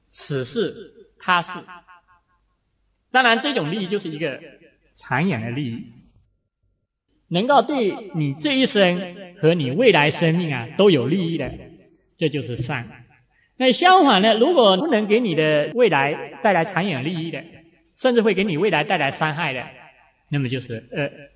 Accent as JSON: {"language": "Chinese", "country": "China", "said": "他虽然不像我们中国人啊蛮考道德啊"}